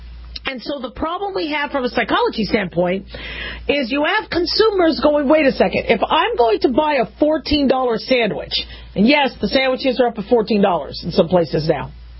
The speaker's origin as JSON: {"language": "English", "region": "California", "country": "United States", "tie": "born there", "moved": "yes", "said": "I don't live in California anymore. I was born in California and I did some training there"}